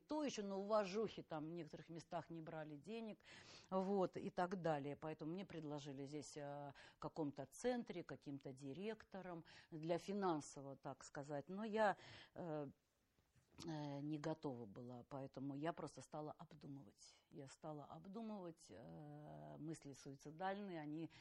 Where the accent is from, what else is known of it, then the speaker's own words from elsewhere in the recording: Saint Petersburg, Russia; приехала на Петроградскую сторону. Это моя малая родина, где я провела все свое употребление.